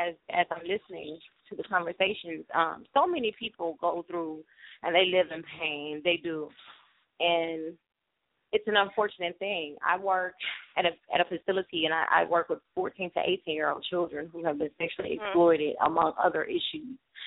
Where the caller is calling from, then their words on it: Georgia, United States; I'm calling in from Georgia.